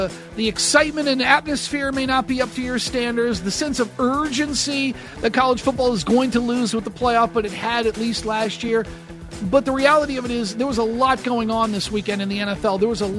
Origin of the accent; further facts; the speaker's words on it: New Hampshire, United States; many of my friends growing up in New Hampshire, hardly any of them cared about college football.